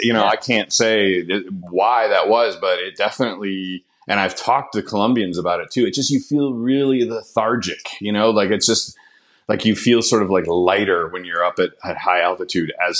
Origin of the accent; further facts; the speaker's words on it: Colorado, United States; meaning I grew up in Colorado. I was born in Colorado.